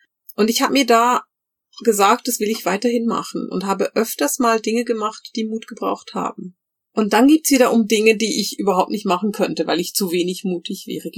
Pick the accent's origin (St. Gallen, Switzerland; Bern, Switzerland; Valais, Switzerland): Bern, Switzerland; Ich bin ja in Bern groß geworden